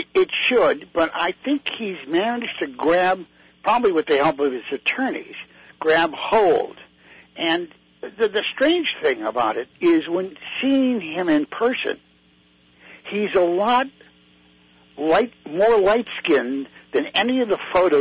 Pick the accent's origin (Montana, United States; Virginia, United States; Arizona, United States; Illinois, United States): Illinois, United States; Chicago; I grew up in Hyde Park, not far from where they did the first, you know, controlled nuclear reaction.